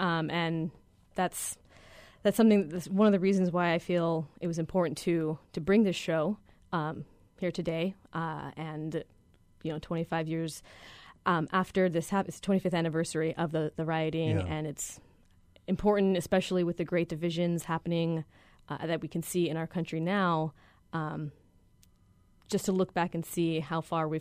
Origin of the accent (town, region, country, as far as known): Los Angeles, California, United States; born or raised there